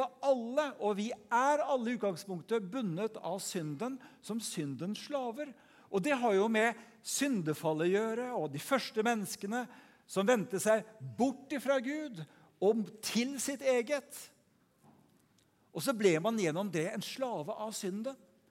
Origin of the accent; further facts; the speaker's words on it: DR Congo; now in Norway; En del av dere vet at jeg vokste opp i Kongo. Jeg elsker jo Afrika.